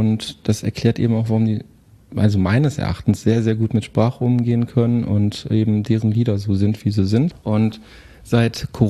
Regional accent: North Rhine-Westphalia, Germany; Meiner alten Heimatstadt.

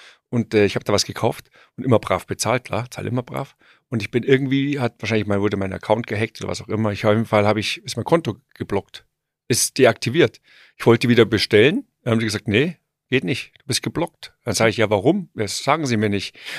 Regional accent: Bavaria, Germany; Ich bin aus Bayern.

